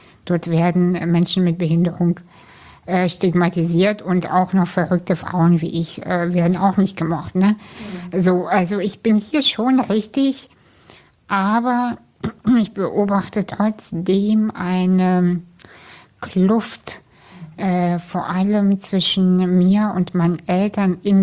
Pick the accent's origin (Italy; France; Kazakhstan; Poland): Kazakhstan; now in Germany; Aber ich komme aus einer Arbeiterfamilie, wir sind aus Kasachstan emigriert.